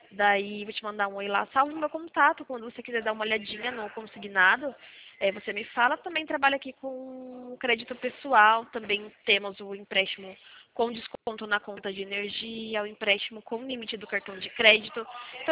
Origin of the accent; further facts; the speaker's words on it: Sorocaba, São Paulo, Brazil; Eu sou aqui de Sorocaba.